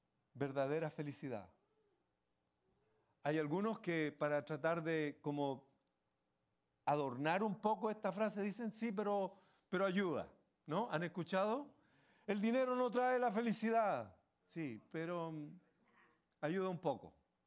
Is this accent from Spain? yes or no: no; Chile; En mi país, en la iglesia donde Xavi y yo y muchos miembros de mi familia conocimos al Señor